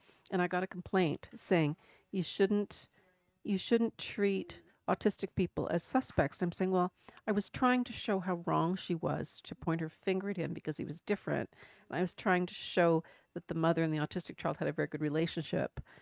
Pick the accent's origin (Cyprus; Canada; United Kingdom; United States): Canada; because I'm Canadian.